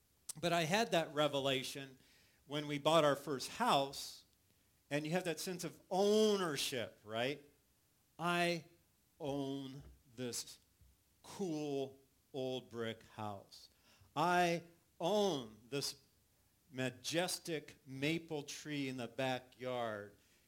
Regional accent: California, United States; Mine, because I grew up in California and surfed, and it's like, that's what they sound like.

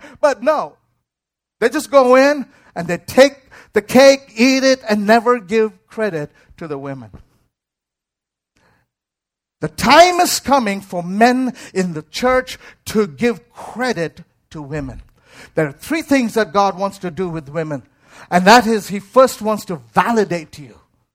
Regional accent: India; I'm Indian. I can do that.

